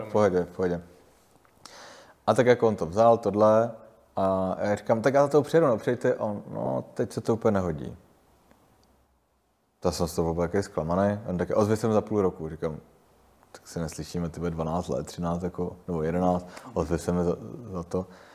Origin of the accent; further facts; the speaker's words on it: Zlín, Zlín Region, Czechia; moved away as an adult; now in Prague, Czech Republic; v 19 letech, kdy vlastně jsme se přestěhovali do Prahy, ze Zlína do Prahy